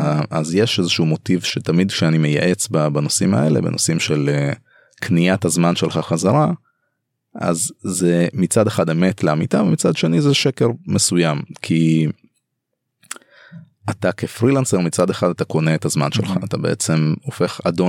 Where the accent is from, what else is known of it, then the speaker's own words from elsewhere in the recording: Ashdod, Southern District, Israel; אני אשדודי אגב, אז קומיות לעבודה בימים סבירים ברכבת שעה ומשהו